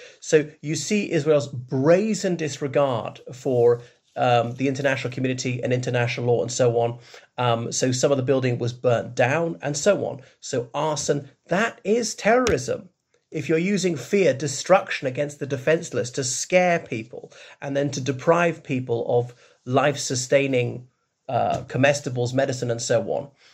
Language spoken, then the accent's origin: English; Ireland; from Ireland.